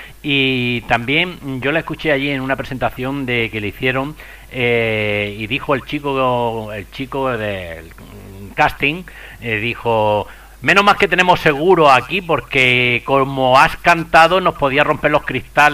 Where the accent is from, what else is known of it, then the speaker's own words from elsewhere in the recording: Granada, Andalusia, Spain; Es como yo soy granaíno, andaluz, y resulta que no toco la guitarra ni me gusta mucho el flamenco